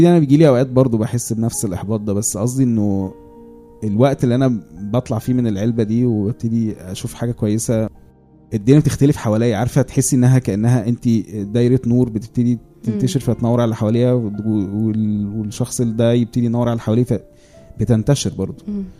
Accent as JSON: {"language": "Arabic", "country": "Egypt", "said": "لا واحنا مصريين عامه يعني احنا بننكت حتى على المشاكل"}